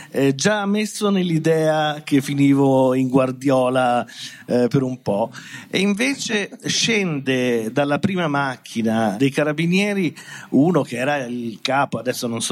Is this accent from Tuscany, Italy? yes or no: no; Milan, Lombardy, Italy; noi avevamo, essendo milanesi